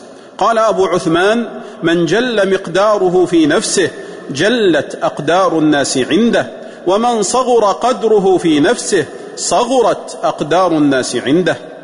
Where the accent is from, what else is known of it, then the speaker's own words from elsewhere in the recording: Saudi Arabia; واحفظ بلادنا المملكة العربية السعودية من كيد الكائدين